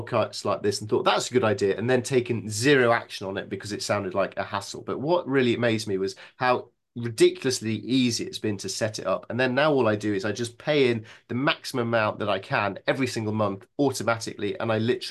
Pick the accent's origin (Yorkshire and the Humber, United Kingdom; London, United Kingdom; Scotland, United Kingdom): Yorkshire and the Humber, United Kingdom; Well, luckily, I'm a Yorkshireman, so I've always been quite miserly